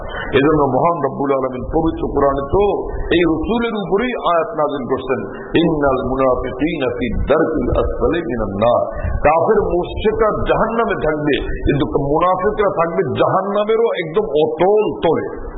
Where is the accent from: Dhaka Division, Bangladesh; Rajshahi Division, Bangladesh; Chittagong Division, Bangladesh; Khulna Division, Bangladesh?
Chittagong Division, Bangladesh; Chittagong; তা আমার বাড়ি চিটাগাং, তো ওখানে দিন রাত শুনি